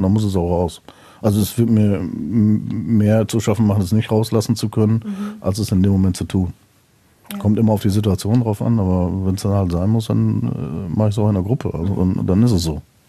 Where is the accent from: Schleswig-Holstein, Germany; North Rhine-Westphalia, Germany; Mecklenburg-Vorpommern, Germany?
North Rhine-Westphalia, Germany; da bin ich typischer Westfale